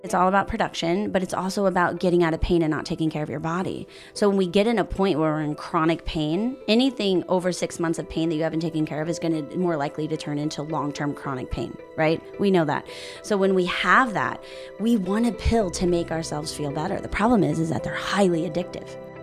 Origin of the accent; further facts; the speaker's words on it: Fort Myers, Florida, United States; I'm a chiropractor, and I'm actually from Florida, Fort Myers, Florida, down south.